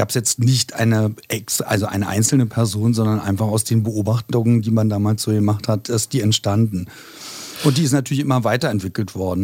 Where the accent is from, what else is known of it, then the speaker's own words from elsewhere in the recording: Spandau, Berlin, Germany; eigentlich komme ich ja aus Spandau